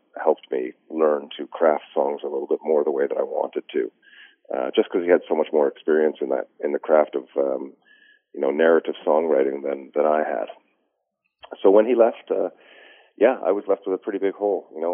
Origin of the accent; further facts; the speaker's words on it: Newfoundland and Labrador, Canada; I would be excommunicated as a Newfoundlander